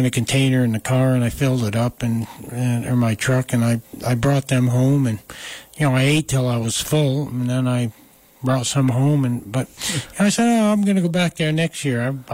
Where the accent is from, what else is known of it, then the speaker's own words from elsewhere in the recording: New York, United States; I introduced myself … I'm from New York State.